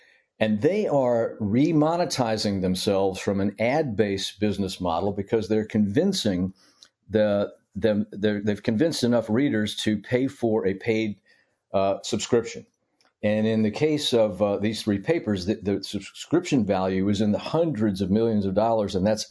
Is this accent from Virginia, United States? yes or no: yes; Norfolk, Virginia, United States; when I was growing up in Norfolk, Virginia